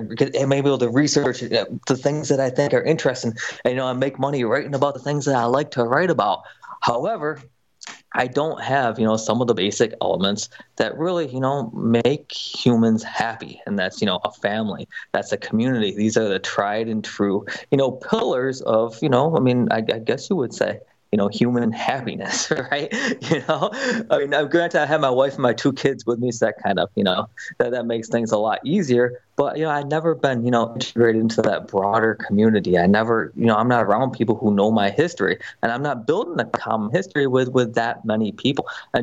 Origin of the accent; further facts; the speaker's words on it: Buffalo, New York, United States; You know, I grew up in Buffalo, New York. You know, we love the Bills, and you know, watching the games is always something that me and my family would do together.